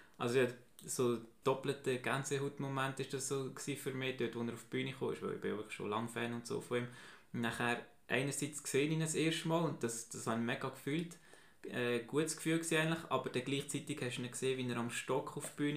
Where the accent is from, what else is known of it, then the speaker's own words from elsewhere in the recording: Switzerland; also bei uns in der Schweiz hat man sie nicht gekannt